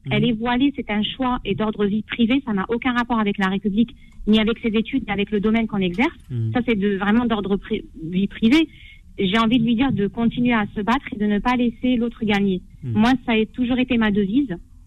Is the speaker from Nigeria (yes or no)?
no; France; born there; mais autant que maghrébine, et pourtant je suis française, je suis née sur le sol français